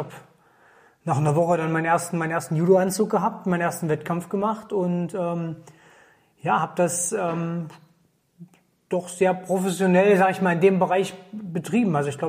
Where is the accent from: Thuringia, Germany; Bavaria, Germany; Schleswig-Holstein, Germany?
Thuringia, Germany; Auma; also born or lived in Zollernroda; Ich bin in Zollernroda geboren. Für alle Hörer, die das nicht kennen, das ist an der Grenze zum Vogtland in Ostthüringen. Und bin dann 8 Kilometer weiter aufgewachsen in Auma, ein kleines Örtchen, 3000 Einwohner.